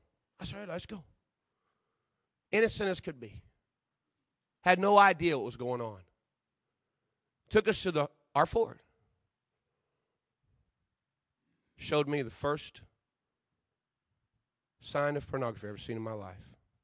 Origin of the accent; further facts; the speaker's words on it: Florida, United States; moved away as an adult; I grew up in Florida ever since till I was 19, and I moved, went to college. For all my childhood years, teenage years, I grew up the same place, down in Florida.